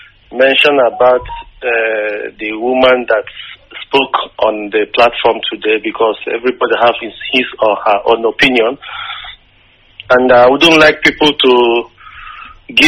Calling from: Gothenburg, Västra Götaland, Sweden; I'm calling from Gothenburg, Sweden.

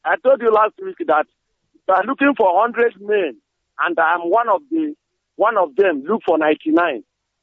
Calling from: Owerri, Imo, Nigeria; I'm calling from Emma Adami, Owerri West, local government, Biafra land, not from the zoo.

